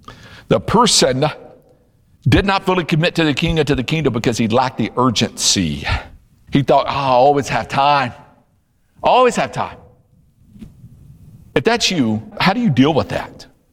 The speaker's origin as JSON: {"language": "English", "region": "Louisiana", "country": "United States", "tie": "born or raised there", "said": "See, I grew up in Louisiana. If it went 105 degrees with 102% humidity, you would think it was snow."}